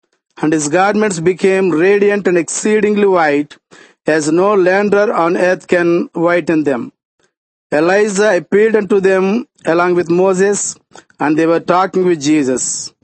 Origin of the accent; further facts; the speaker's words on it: India; I came from India, and India itself is an ancient country.